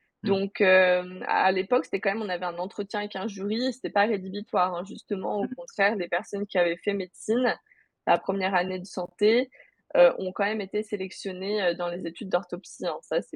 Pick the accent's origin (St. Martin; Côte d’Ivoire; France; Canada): France; Lyon, Auvergne-Rhône-Alpes; Moi, j'étais de Lyon. J'ai été amenée à me déplacer à Montpellier pour mes études pendant 3 ans